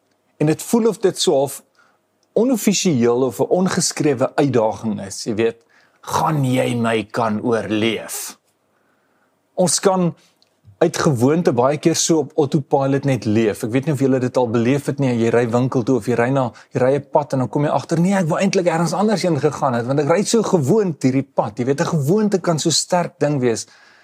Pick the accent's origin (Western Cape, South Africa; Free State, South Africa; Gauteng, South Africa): Free State, South Africa; Bethlehem; Ek het groot geword in Bethlehem in die Vrystaat. En nou die wat al ooit met Bethlehem te doen gekry het, sal vir jou sê, dis 'n besondere koue plek.